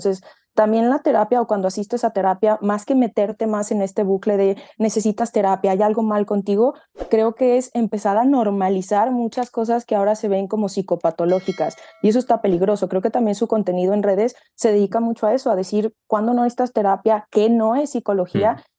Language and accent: Spanish; Mexico; yo soy de México, entonces acá en México podemos hacer algo que se llama especialidad.